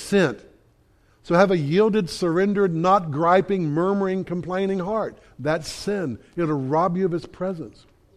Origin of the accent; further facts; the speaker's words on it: Selma, Alabama, United States; I'm from Selma. You know what I'm saying? We don't have four-lane roads.